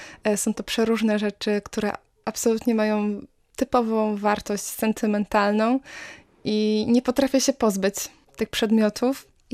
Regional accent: Gdańsk, Pomeranian Voivodeship, Poland; ja sama pochodzę z Gdańska i zawsze gdziekolwiek będę na świecie, gdziekolwiek będę mieszkać, będzie to moje miejsce na ziemi, jak Gdańsk.

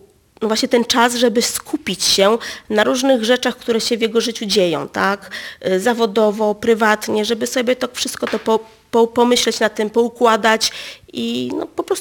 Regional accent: Gdańsk, Pomeranian Voivodeship, Poland; jestem z Gdańska.

